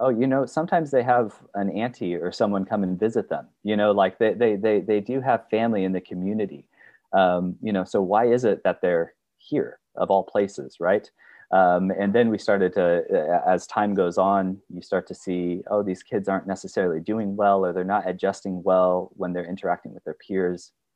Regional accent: California, United States; I'm a Californian, West Coast, still on the, I'm on the West Coast again now.

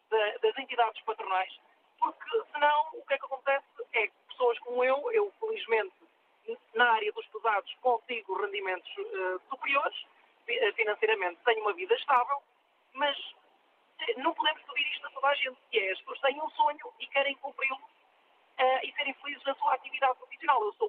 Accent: Viseu, Portugal; Eu sou de Viseu, natural de Viseu

